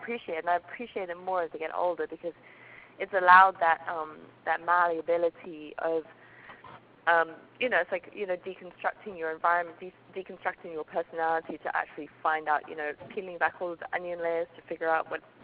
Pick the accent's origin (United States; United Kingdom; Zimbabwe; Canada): Zimbabwe; I say no, and then I can't be bothered, and I say I'm English. Right. But if I say I'm Zimbabwean, I always get that, oh!